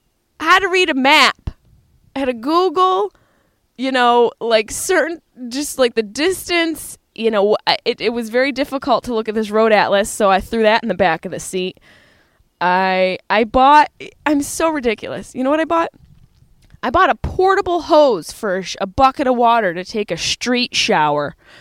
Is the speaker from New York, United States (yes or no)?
yes; Syracuse, New York, United States; now in Los Angeles, United States; I drove from LA to Syracuse, New York, my hometown, with all three of my dogs, Bunny, Chap, and Carlin.